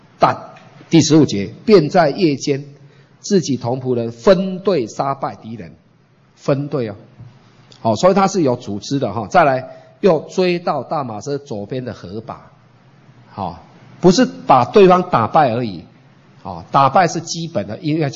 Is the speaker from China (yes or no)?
no; Taiwan; 不像我们台湾人很多，以前台湾人很多